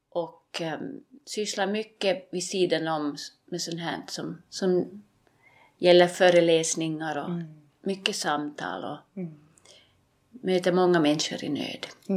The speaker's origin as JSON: {"language": "Swedish", "region": "Uusimaa", "country": "Finland", "tie": "born or raised there", "accent": "Finland Swedish", "said": "Och växte upp först där, bodde 6 år där. Så flyttade min familj till Finland Så jag växte upp i Västra Nyland. Därav det här muminsvenskan som ni hör."}